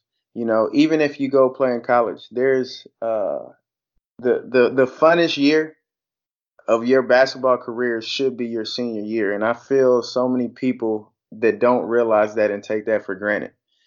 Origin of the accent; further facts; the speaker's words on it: Stillwater, United States; I grew up in Stillwater, so it's a one high school town.